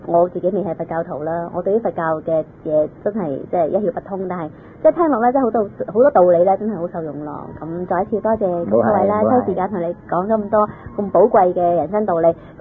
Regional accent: Australia; 我哋澳洲人好好友善嘅。

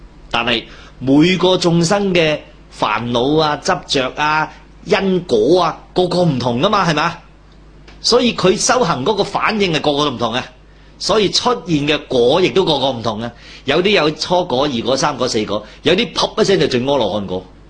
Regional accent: China; 尤其我哋中国人

